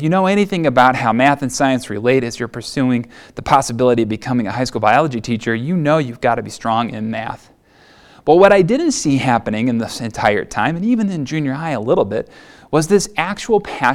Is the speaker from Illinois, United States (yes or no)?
yes; Wilmette, Illinois, United States; also born or lived in Prospect Heights / Elmhurst; I was born in Evanston Hospital right here in Chicagoland, and I grew up in the suburbs of Chicago in a wonderful family.